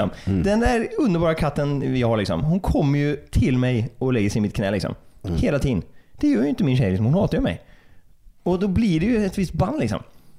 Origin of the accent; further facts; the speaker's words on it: Västra Götaland County, Sweden; Och just att vi är från Bohuslän också